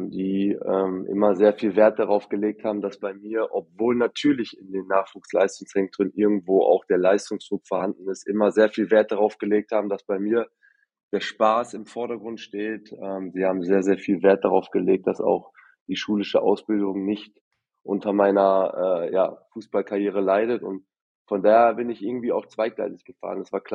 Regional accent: Essen, North Rhine-Westphalia, Germany; Ich bin ein Kind des Ruhrgebiets und hier im Ruhrpott. Ich bin in Essen groß geworden

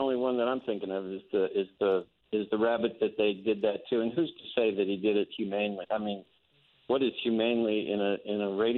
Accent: Midwest, United States; born there; I mean, I was born in the Midwest. I ate meat every day of my life.

